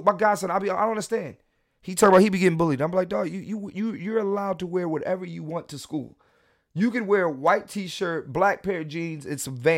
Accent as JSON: {"language": "English", "town": "Philadelphia", "region": "Pennsylvania", "country": "United States", "tie": "born or raised there", "said": "I'm going to tell you, growing up in Philly, right? Growing up in Philly."}